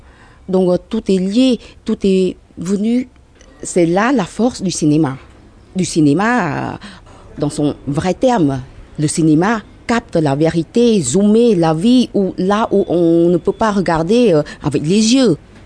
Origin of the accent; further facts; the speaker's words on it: Cambodia; French is a second language; Pourtant, on est des Cambodgiens, des Khmers, mais pas Khmers rouges. On est Khmers des villes.